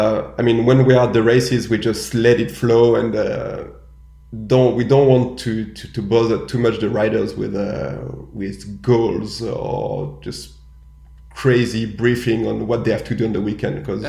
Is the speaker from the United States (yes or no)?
no; France; first language French; English is a second language; But there were still some odd moments when you joke between French people, you just go naturally French, and sometimes we're just feeling weird.